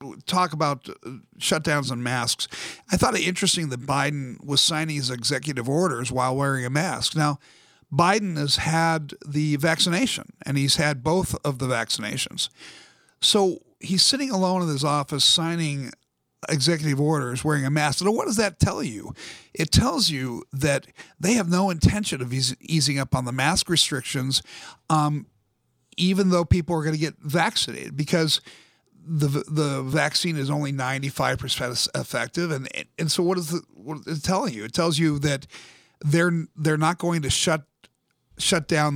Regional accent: California, United States; born there; Well, California was beautiful. I was born in California.

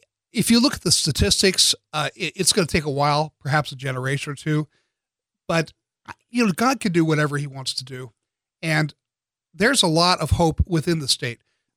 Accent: San Diego, California, United States; I was born in San Diego. I lived my entire life in San Diego. I've tried to live in other states a couple of times, but always came home because this was my home.

